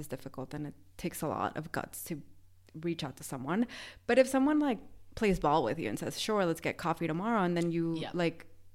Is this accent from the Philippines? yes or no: no; Venezuela; when I say I'm from Venezuela